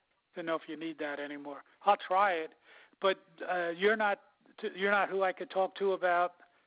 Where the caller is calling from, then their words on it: Gulf Shores, Alabama, United States; I'm calling from Gulf Shores, Alabama. That's where I live.